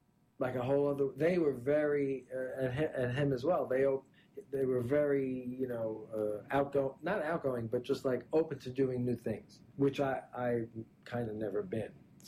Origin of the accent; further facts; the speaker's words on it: Brooklyn, New York, United States; because I grew up in Brooklyn. And it doesn't sound like a big leap, but it's a big leap going from Brooklyn to Manhattan.